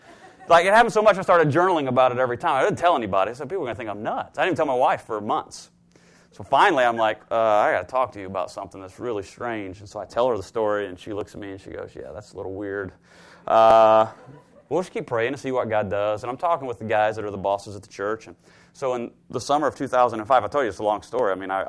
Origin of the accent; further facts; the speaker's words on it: Greenville, South Carolina, United States; This is kind of my hometown, Spartanburg, Greenville area.